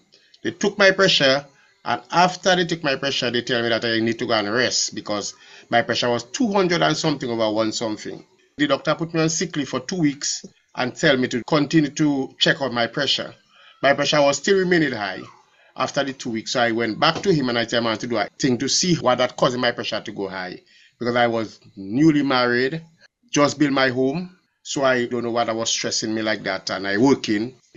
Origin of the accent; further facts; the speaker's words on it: Dominica; as you stated. I'm from Dominica. I was born of parents with 8 of us.